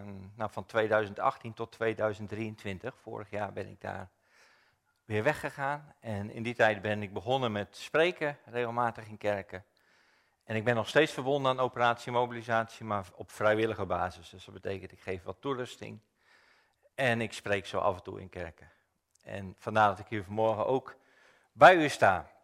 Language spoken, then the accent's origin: Dutch; Lunteren, Gelderland, Netherlands; ik kom uit Lunteren.